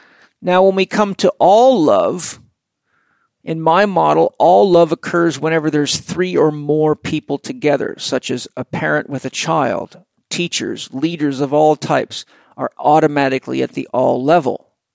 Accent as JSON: {"language": "English", "town": "San Diego", "region": "California", "country": "United States", "said": "I found Penny in Australia, but she lived in New Zealand, and I'm from San Diego."}